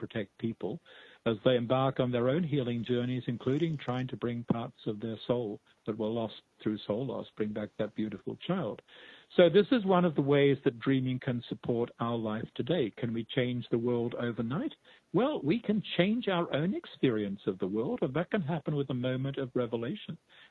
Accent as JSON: {"language": "English", "country": "Australia", "tie": "born or raised there", "lives_now": "North America", "said": "When I first started living in North America, I started dreaming of a giant bear. Now, I grew up in Australia."}